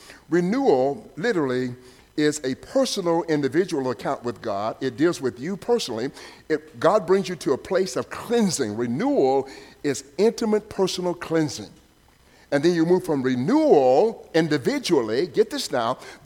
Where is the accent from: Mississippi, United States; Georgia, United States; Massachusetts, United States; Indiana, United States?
Mississippi, United States; pine needles in from Mississippi, my home state.